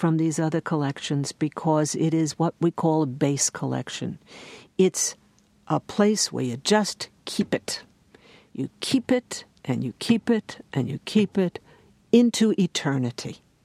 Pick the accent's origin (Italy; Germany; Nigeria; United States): United States; New York; I am an urban woman, I am a New Yorker